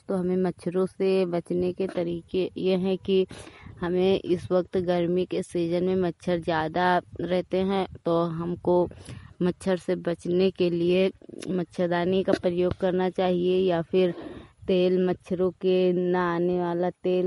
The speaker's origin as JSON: {"language": "Hindi", "town": "Hariharpur", "region": "Uttar Pradesh", "country": "India", "said": "मैं हरिहरपुर गांव जिला श्रावस्ती की रहने वाली हूँ"}